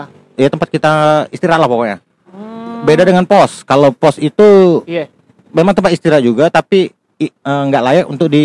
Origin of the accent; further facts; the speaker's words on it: Kerinci, Jambi, Indonesia; born there; balik-balik ke Gunung Kerinci. Jadi mungkin karena itu tanah kelahiranku ya.